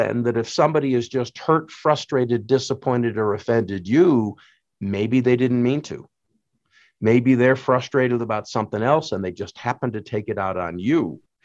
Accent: Rhode Island, United States; I'll try to put on my best Southern accent. I'm from Southern Rhode Island, but that was a bad joke.

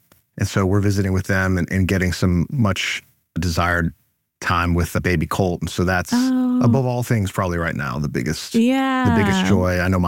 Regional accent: Wheaton, Illinois, United States; I grew up in Wheaton, Illinois, which is about an hour outside of Chicago.

